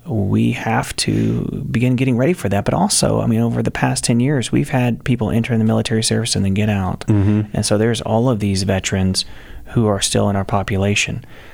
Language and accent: English; Texas, United States; I'm from Texas, so barbecue is usually my answer to most problems.